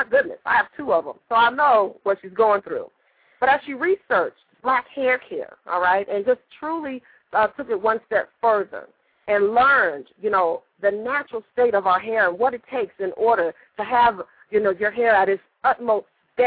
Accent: Phoenix, Arizona, United States; y'all know big ups to Arizona because I'm from Phoenix

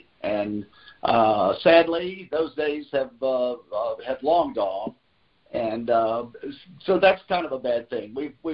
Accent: Salem, Virginia, United States; now in Smith Mountain Lake, United States; I'm originally from Salem, Virginia, but now I live in my address is Smith Mountain Lake, Virginia.

